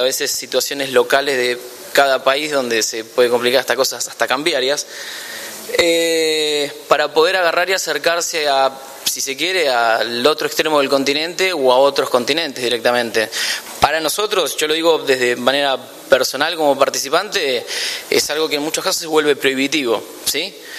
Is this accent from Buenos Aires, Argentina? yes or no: yes; Buenos Aires, Argentina; Se ve que como porteño descreí de eso